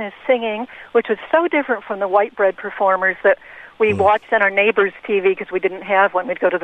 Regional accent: Connecticut, United States; I grew up very poor in the North, white and poor in a factory town in Connecticut.

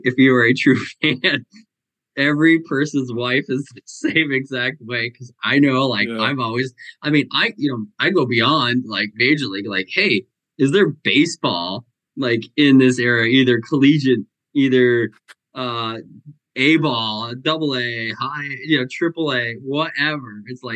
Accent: New York, United States; growing up in New York at that particular period of time

